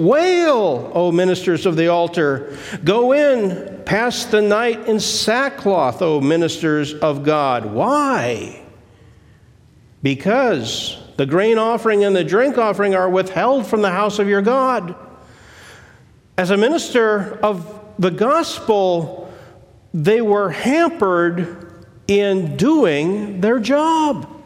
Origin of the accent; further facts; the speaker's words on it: Midwest, United States; I grew up in the Midwest, and we have grasshoppers everywhere in the summer.